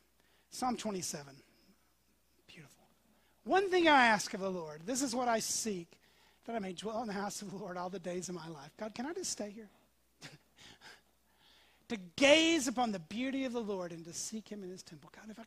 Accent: Tennessee, United States; The first time I came to Texas from East Tennessee, where we have mountains and hills, okay

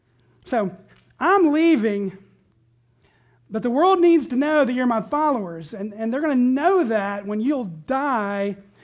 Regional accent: the South, United States; And Peter, if I may speak as a Southerner, God bless him.

